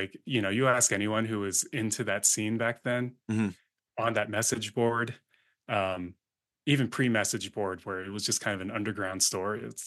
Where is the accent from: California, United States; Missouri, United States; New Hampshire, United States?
California, United States; Sacramento; Yeah, it's like LA, you know, I'm from Sacramento.